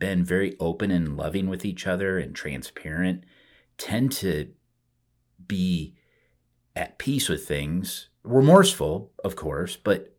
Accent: Cedar Rapids, Iowa, United States; Yeah, I was growing up, I'm from Cedar Rapids, and, you know, the kind of the Czech population had a high Catholic population.

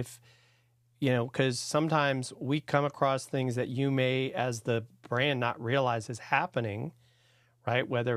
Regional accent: Virginia, United States; actually I grew up in Northern Virginia, and you know, played you know, soccer and you know, through high school

